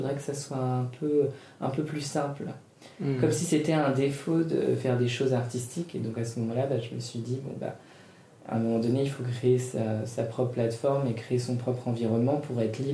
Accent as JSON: {"language": "French", "town": "Paris", "region": "Île-de-France", "country": "France", "tie": "born or raised there", "said": "ici c'est ma ville, Paris c'est là où j'ai grandi, et c'est vrai que c'est une ville que j'adore"}